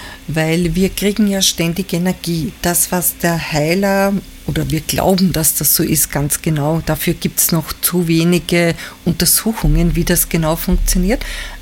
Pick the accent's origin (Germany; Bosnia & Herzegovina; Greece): Greece; Als Grieche, ja.